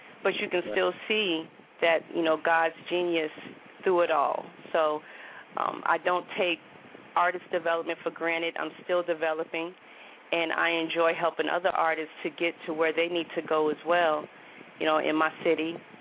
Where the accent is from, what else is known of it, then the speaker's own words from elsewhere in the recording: Phoenix, Arizona, United States; also born or lived in New Orleans; I'm from Phoenix, Arizona. Born in New Orleans, but my parents migrated to Phoenix, Arizona early.